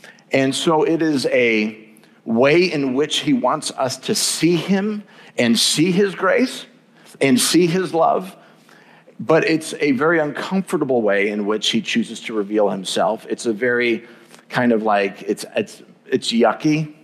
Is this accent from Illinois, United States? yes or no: yes; Chicago, Illinois, United States; I'm from Chicago, I'm a Bears fan, I'm struggling because he's a Packers fan